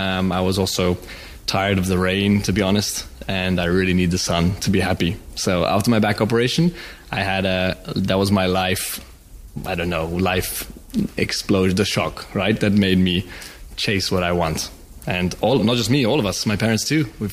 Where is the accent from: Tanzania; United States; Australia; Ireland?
Tanzania; also born or lived in Brighton, United Kingdom; So I was born in the UK, in Brighton, and literally 3 weeks after I was born, my parents went back to Tanzania, to Africa